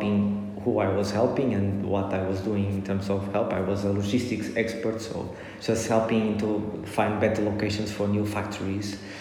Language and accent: English; Portugal; I'm from Portugal, I'm Portuguese.